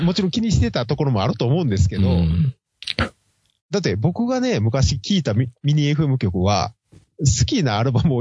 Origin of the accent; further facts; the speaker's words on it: Kansai, Japan; あくまで僕ら関西人なんで関西中心のネットラジオです